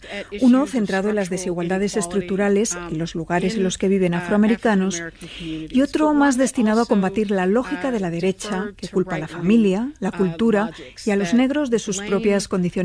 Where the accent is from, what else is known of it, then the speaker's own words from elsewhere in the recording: United States; Estados Unidos es un país saturado de armas. Hay más armas que gente en mi país